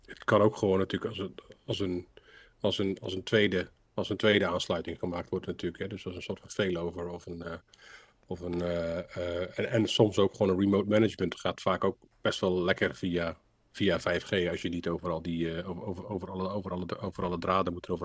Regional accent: Netherlands; Echt, ik ben echt een Nederlander.

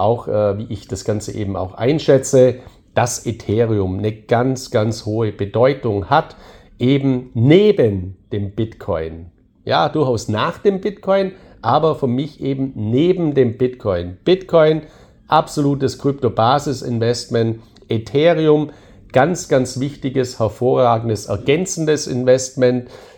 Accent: Balearic Islands, Spain; German is a second language; in Spanien, also meiner Heimat, ich lebe ja auf Mallorca

